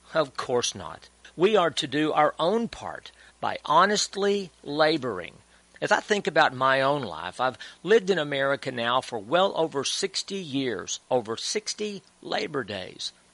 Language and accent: English; Texas, United States; born or raised there